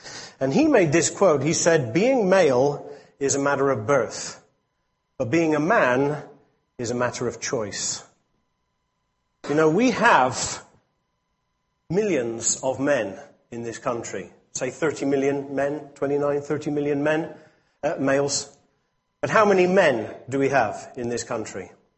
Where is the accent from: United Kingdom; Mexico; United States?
United Kingdom; England; I have been brought up as an English person within the English culture